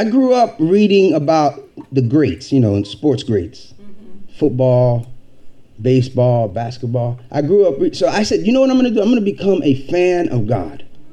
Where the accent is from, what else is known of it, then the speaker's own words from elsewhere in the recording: Harlem, New York, United States; moved away; I was born in Harlem. And I have been away for 30 years. And tomorrow they're going to take me to Harlem to see where I, you know, grew up and some of the places.